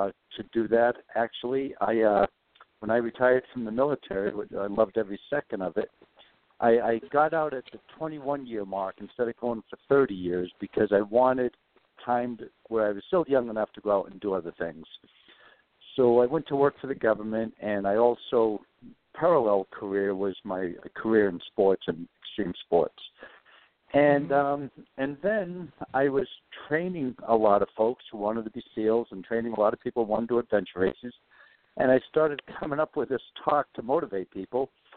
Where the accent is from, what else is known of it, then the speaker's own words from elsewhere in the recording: New England, United States; accent: New England; also born or lived in Connecticut / Rhode Island / Maine / New Hampshire; I am, yes. I was born in Connecticut, and I lived throughout most of the New England states, Rhode Island and Maine and New Hampshire.